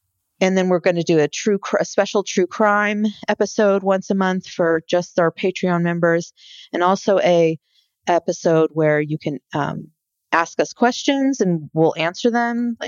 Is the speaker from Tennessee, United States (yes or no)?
no; Ukiah, California, United States; So we grew up in Mendocino County in a town called Ukiah in Northern California. It's about 2 hours north of San Francisco.